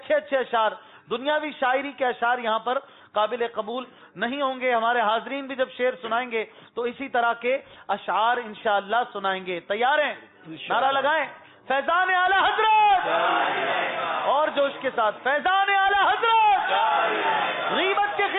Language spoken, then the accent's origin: Urdu; Karachi, Sindh, Pakistan; ہم باب المدینہ کے ہیں